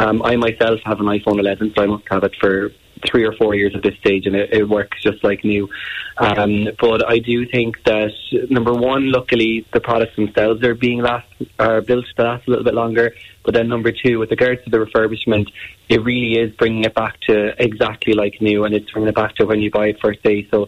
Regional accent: Ireland; And I think as Irish people, we're quite aware and quite guilty of having old devices

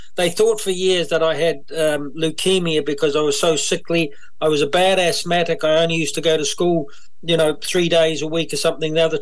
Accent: New Zealand; I grew up in a small rural township, and it's just south of Christchurch, about an hour's drive. Very much a farming community.

